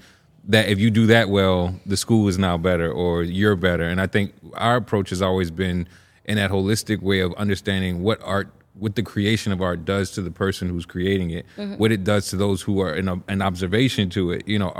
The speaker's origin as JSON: {"language": "English", "town": "New Orleans", "region": "Louisiana", "country": "United States", "said": "I'm from New Orleans, Louisiana."}